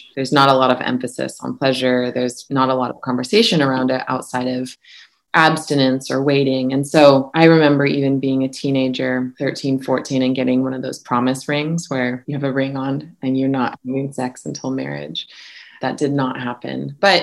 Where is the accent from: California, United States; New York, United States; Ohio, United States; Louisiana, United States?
California, United States; Santa Barbara; And then I grew up in Santa Barbara, which is an affluent, largely white community